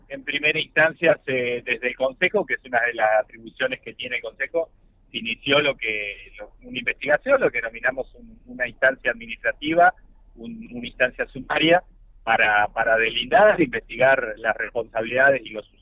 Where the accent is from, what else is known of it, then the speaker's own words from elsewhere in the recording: Río Negro, Argentina; Para los que somos del Alto Valle, para los que conocen el Alto Valle